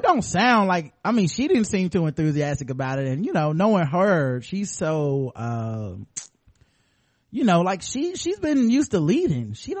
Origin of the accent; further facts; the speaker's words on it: Australia; and I'm from Australia.